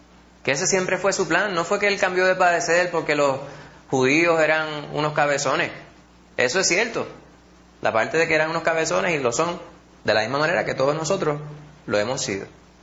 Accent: Puerto Rico; Como decimos puertorriqueños, decimos, llévense entre ustedes.

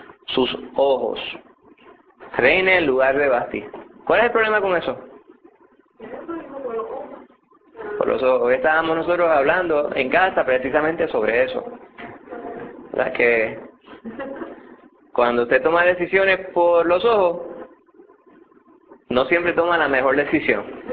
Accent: Puerto Rico; convertirse en hombre hecho y derecho, como decimos un puertorriqueño, temeroso de Dios

